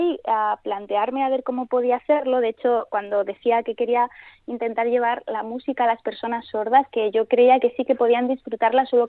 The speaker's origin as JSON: {"language": "Spanish", "town": "Granada", "region": "Andalusia", "country": "Spain", "moved": "yes", "lives_now": "Bilbao, Spain", "said": "Yo soy de Granada, sí. Llevo muchos años viviendo en Bilbao y aprendí allí lengua de signos."}